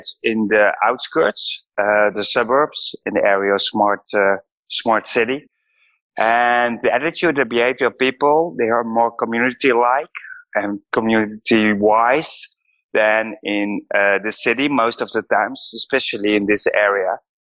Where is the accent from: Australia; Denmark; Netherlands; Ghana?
Netherlands; I'm from the Netherlands. I got two offices at the automotive campus in Helmond and also in Amsterdam. And Helmond is a small city nearby Eindhoven. It's in the south of the Netherlands.